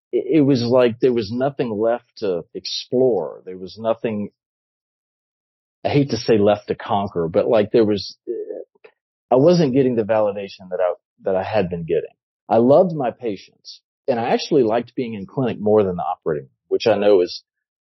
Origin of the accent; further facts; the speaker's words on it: Louisiana, United States; also born or lived in Houston; So I'm from Louisiana. I went to LSU as an undergrad and majored in history, of all things. Went to medical school in New Orleans and then matched at Baylor in Houston.